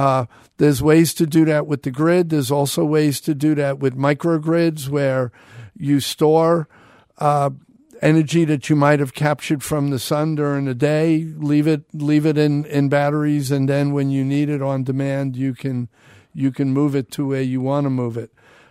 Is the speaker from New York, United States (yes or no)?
yes; New York City, New York, United States; I grew up in New York City.